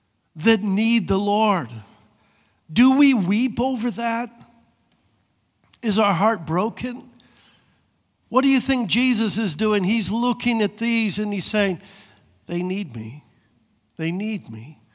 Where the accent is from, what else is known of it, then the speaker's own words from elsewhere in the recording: Reedley, California, United States; You know, I grew up in Reedley.